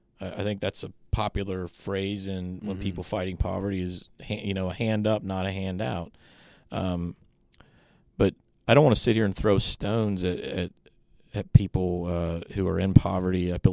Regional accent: Ohio, United States; I grew up in the Appalachian area of Ohio in a very poor county.

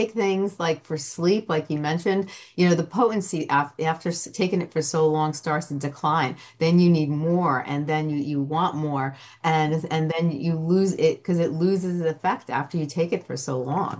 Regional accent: Greece; I come from Greece.

